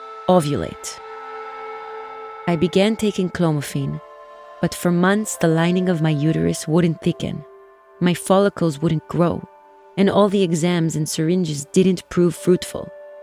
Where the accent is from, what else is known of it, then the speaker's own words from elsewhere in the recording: Nahariya, Northern District, Israel; Growing up in Nahariya, we had Katyusha rockets rain down on us pretty regularly.